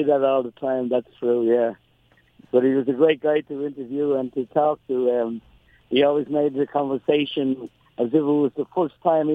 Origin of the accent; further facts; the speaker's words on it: Dublin, Leinster, Ireland; Oh, I did. I grew up in Dublin, and I grew up in the city. And you know, when I grew up in Dublin, it was a large village, really